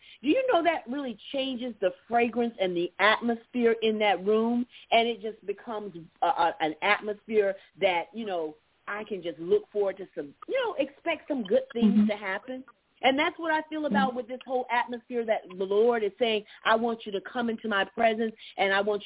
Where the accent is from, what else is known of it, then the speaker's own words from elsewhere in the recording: Florida, United States; All right, and Antelise is calling from Florida. Well, praise God, my home state.